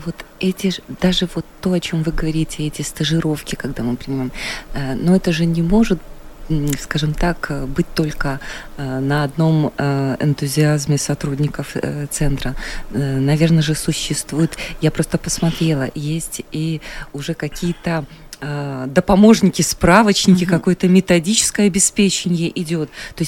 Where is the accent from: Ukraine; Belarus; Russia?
Belarus; Вот это только свойственно нам, белорусам.